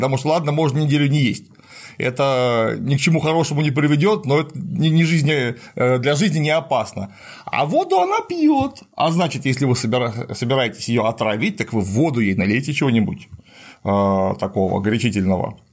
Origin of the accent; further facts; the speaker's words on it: Yelets, Lipetsk Oblast, Russia; Но я только не из Дрезденщины, я из-под Ельца.